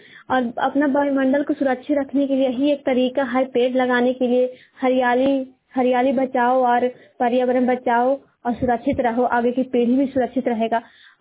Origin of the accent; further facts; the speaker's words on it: Hilsa, Bihar, India; मैं हिलसा पूना की निवासी हूँ।